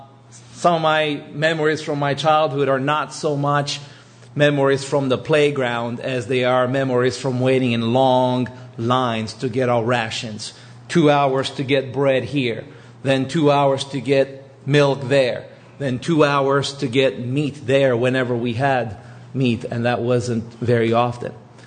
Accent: Romania; first language Romanian; English is a second language; And the word freedom in my native language is libertate.

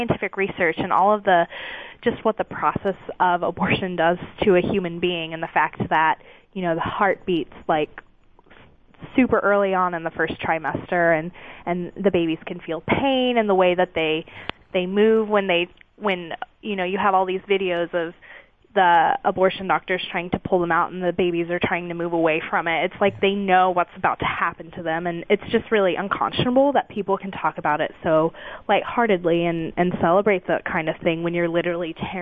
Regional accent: Midwest, United States; Bible Belt is south, but like I grew up in the Midwest, which is very similar to the Bible Belt of that.

